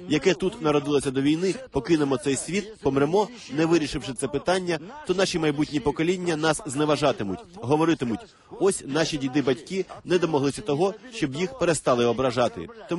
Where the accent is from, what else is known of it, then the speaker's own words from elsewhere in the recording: Crimea, Ukraine; Як громадянин, як кримський татарин, я не можу це пробачити. Я щодня тут буваю.